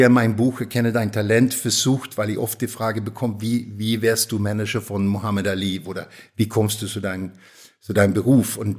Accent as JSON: {"language": "German", "town": "Stockholm", "region": "Stockholm County", "country": "Sweden", "tie": "born or raised there", "said": "Sehr früh haben sie scheiden lassen und bin eigentlich hauptsächlich bei meiner Mama aufgewachsen in Stockholm."}